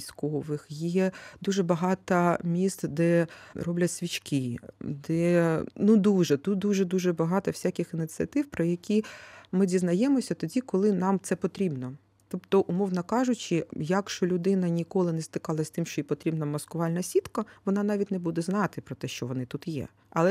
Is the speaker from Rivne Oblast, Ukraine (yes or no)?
no; Kryvyi Rih, Dnipropetrovsk Oblast, Ukraine; Тому що я з Кривого Рогу